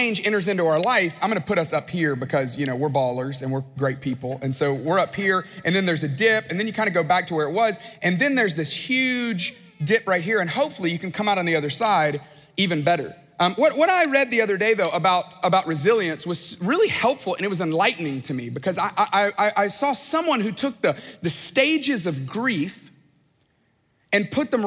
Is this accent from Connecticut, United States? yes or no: no; Alabama, United States; I am from Alabama, and so I came the other way. But that's great. It's a great state, wonderful people.